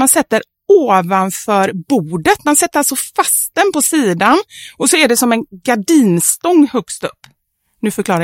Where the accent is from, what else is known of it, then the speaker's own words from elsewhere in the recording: Gothenburg, Västra Götaland County, Sweden; accent: Gothenburg; now in Stockholm, Sweden; Det är ju massa göteborgsuttryck också. Liksom, som jag egentligen nästan börjar säga som stockholmare säger. För jag har ju ändå bott här i 20 år.